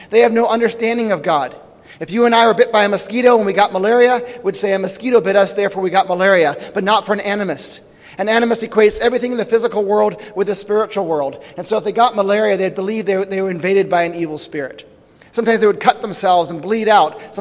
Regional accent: Papua New Guinea; also born or lived in Australia; I'm actually British, so I'm mixed up. I'm from England. I was born in Australia. I grew up in Papua New Guinea, so by citizenship I'm British. By birth I'm Australian. By culture I'm New Guinean.

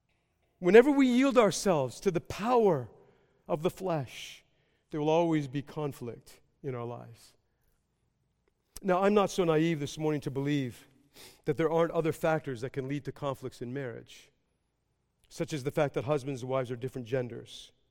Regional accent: Oshawa, Ontario, Canada; I was born and raised in Oshawa, Ontario.

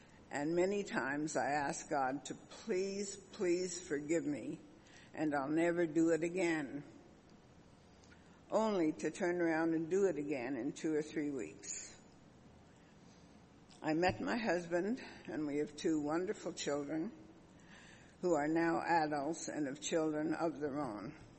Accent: Ottawa, Ontario, Canada; born there; I was born in Ottawa to wonderful parents who also had 8 other children.

